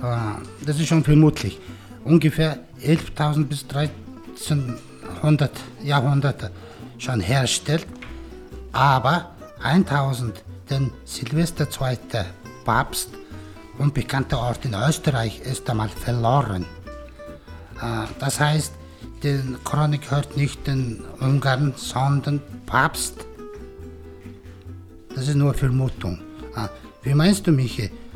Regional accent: Mongolia; German is a second language; ich komme aus der Mongolei.

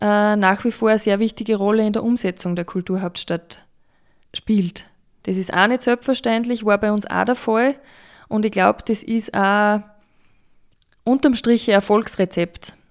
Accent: Ebensee, Upper Austria, Austria; und ich bin aus Ebensee

